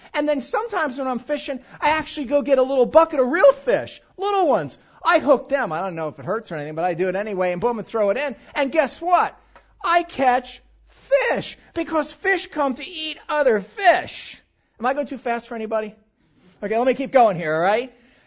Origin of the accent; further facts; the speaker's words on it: East Coast, United States; You know that I was raised on the East Coast. You can probably tell, can't you? Little New York in me.